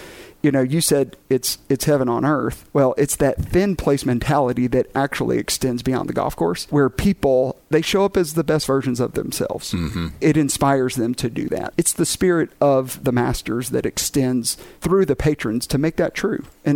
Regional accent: Aiken, South Carolina, United States; So I grew up in Aiken, and there are golfers, and then they're golfers.

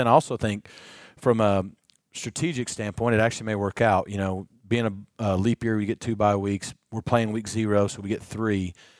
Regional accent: Arkansas, United States; I'm from Arkansas. I grew up, me and my buddy Clay Cole would sit at Pinnacle and hit off the range

